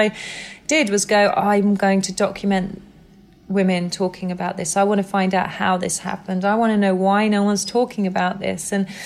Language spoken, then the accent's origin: English; England, United Kingdom; I'm from England and I am privileged and protected to be